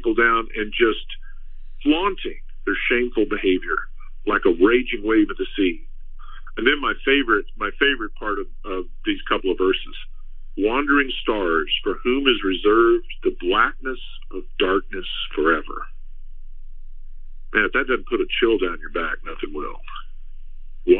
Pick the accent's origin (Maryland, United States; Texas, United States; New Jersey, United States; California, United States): Texas, United States; There was more rain than I ever had growing up in South Texas.